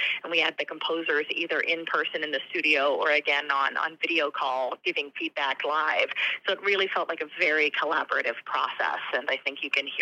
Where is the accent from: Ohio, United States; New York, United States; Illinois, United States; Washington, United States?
Ohio, United States; And then in my home state of Ohio, I'm the flute professor at Otterbein University